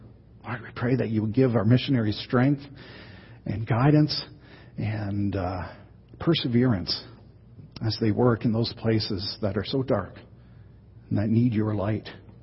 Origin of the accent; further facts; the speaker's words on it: Canada; born there; As a Canadian by birth, I appreciate all the plaid.